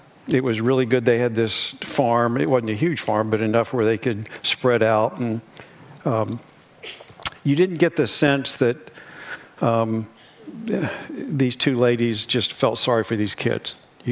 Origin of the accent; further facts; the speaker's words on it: Huntington, West Virginia, United States; I grew up in Huntington, West Virginia. I'm not making any West Virginia jokes.